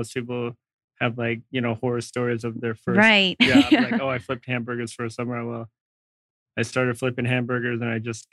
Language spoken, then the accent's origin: English; St. Louis, Missouri, United States; I worked at a 5-star restaurant back in my hometown of St. Louis called Tony's.